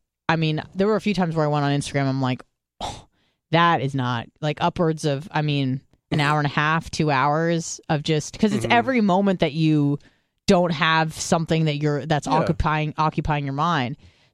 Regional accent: San Diego, California, United States; Again, I grew up in San Diego.

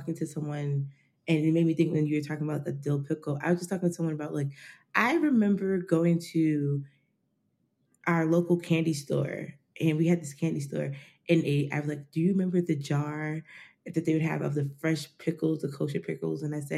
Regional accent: Poughkeepsie, New York, United States; also born or lived in New Jersey; I grew up upstate New York. So I grew up, I'm born and raised in Poughkeepsie, New York. And then I moved to New Jersey. So I became a Jersey girl for a little bit.

